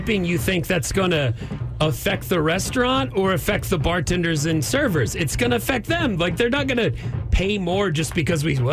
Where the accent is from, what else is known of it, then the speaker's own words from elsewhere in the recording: United States; not yelling loudly that I'm an American.